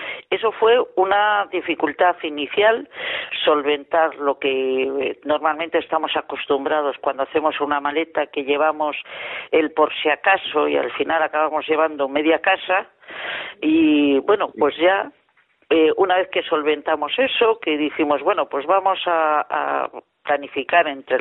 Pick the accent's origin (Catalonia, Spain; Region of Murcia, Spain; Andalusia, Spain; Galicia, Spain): Galicia, Spain; Vigo; yo soy de Vigo